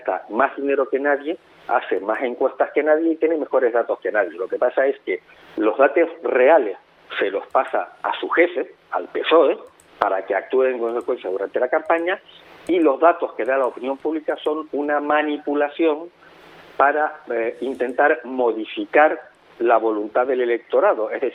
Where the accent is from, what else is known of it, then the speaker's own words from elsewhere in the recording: Canary Islands, Spain; Si somos canarias.